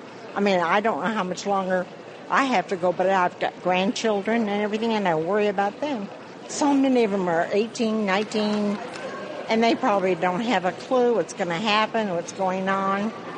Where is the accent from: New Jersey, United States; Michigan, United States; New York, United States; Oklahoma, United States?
Oklahoma, United States; I'm from Oklahoma. In Fort Sill, where it's a large artillery base